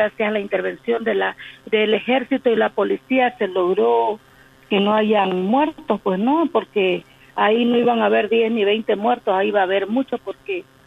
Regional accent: Bolivia; Nos interesa mucho como bolivianos

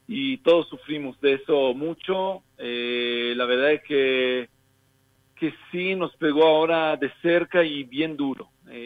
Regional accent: Ecuador; Claro, pero también como Argentina no nos podemos comparar con ese país tan maravilloso. Nosotros somos humildemente un país chiquito, pequeño. Sí, tenemos ya 5 meses desde marzo que estamos en cuarenten

